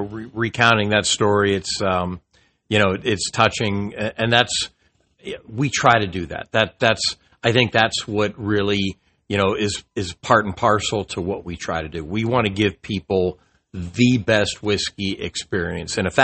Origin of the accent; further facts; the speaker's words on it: Pittsburgh, Pennsylvania, United States; I grew up in Pittsburgh. I'm an old guy.